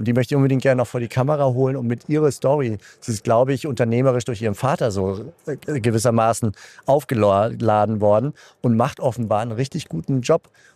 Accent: Cologne, North Rhine-Westphalia, Germany; wir als Kölsche

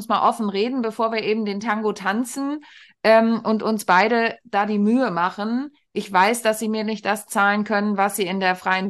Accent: Lower Saxony, Germany; born or raised there

